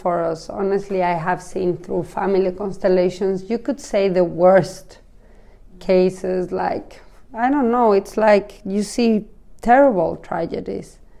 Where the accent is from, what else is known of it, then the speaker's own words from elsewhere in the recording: Mexico City, Mexico; now in Palma, Spain; I mean, I come from Mexico City.